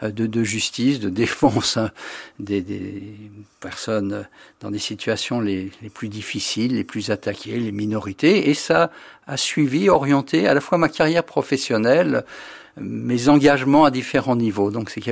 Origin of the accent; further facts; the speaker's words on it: Paris, Île-de-France, France; Je suis né à Paris, j'habitais le 10e arrondissement rue de Lancrie